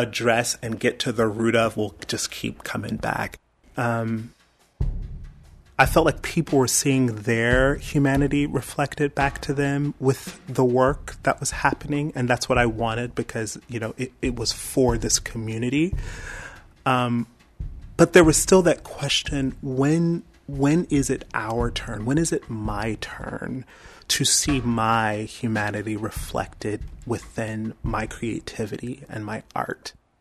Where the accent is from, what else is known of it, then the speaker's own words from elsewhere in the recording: Anderson, South Carolina, United States; Growing up in Anderson, South Carolina, a little queer boy that was a singer in the church, right?